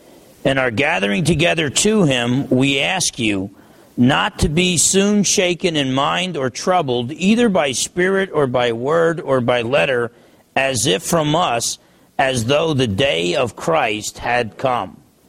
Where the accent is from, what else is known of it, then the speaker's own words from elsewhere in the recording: New Jersey, United States; But I'm from New Jersey. I'm by nature pessimistic.